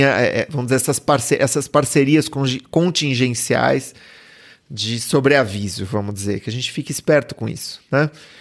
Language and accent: Portuguese; Brazil; eu sou brasileiro